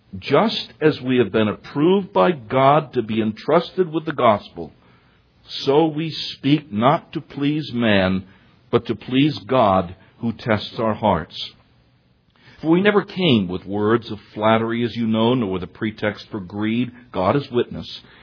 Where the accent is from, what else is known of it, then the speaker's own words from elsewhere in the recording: New York, United States; I'm from New York. I get suspicious of these things put in front of me.